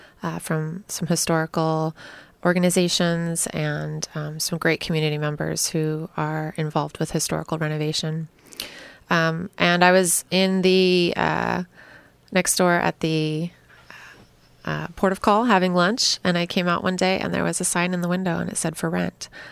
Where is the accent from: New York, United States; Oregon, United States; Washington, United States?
Oregon, United States; Knappa; I am a local gal. I grew up in the Napa-Swenson area. And minus a few years here and there, I've mostly been here in Astoria.